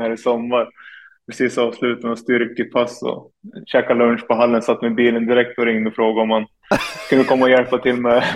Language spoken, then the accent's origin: Swedish; Timrå, Västernorrland County, Sweden; nu är jag hemma i Timrå och nu vill jag spela i så pass bra lag som möjligt